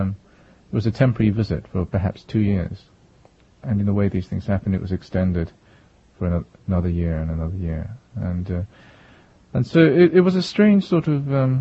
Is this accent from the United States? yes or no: no; southern England, United Kingdom; I was getting a very typical Southern England, middle-class kind of education and upbringing.